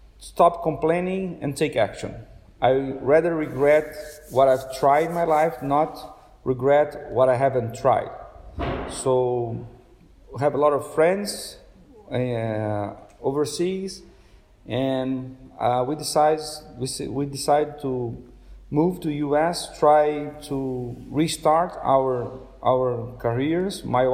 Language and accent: English; Brazil; English is a second language; Brazil, my country, my home country, gave me everything that I have, that made me what I am right now.